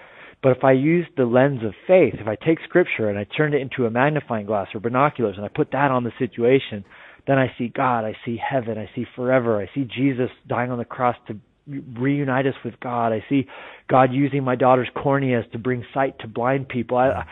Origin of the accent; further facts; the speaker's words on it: Colorado, United States; You know, I grew up in Colorado, so I probably have to claim the Denver Broncos.